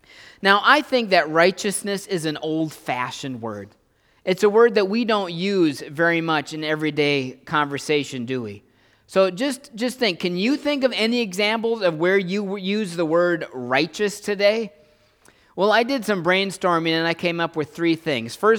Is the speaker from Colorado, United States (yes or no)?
no; Wisconsin, United States; I've been here in Wisconsin, I grew up here in Wisconsin, the dairy state